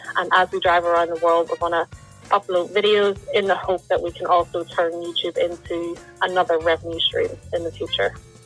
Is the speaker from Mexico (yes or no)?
no; Lisburn, Northern Ireland, United Kingdom; I'm from Lisburn, Northern Ireland